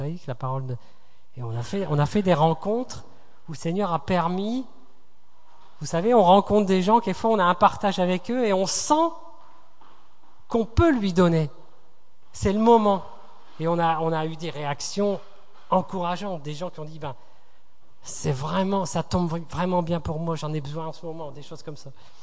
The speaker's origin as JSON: {"language": "French", "town": "Fès", "region": "Fès-Meknès", "country": "Morocco", "said": "j'ai 37 ans, je suis marocaine, je viens d'une grande famille de Fès, Sherfa, qui veut dire descendante du prophète Mahomet. Provenant d'une famille nombreuse, nous étions très riches et je vivais dans le luxe."}